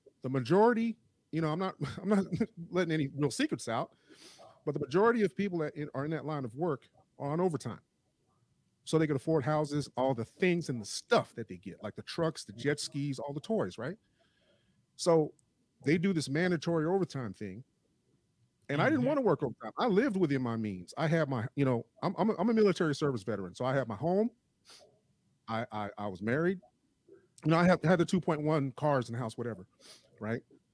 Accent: Los Angeles, California, United States; I grew up in Los Angeles.

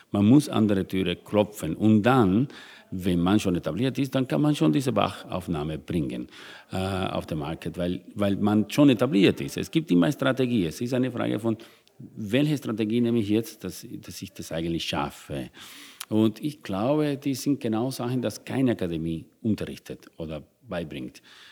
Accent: Cuba; German is a second language; moved away as an adult; now in Europe; Ich komme aus Kuba, hatte gar nicht. Ich bin hier ohne Geld gekommen nach Europa

